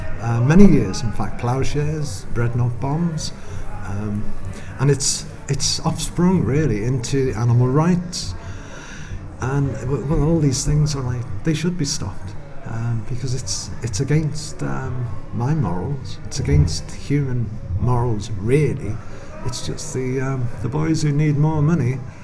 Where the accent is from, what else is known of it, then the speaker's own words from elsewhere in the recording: Wales, United Kingdom; from Wales.